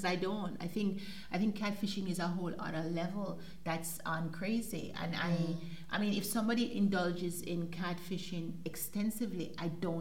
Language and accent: English; Jamaica; accent: Jamaican; And I don't want necessarily to use my Jamaican accent so that they can, you know, harass me 25 times.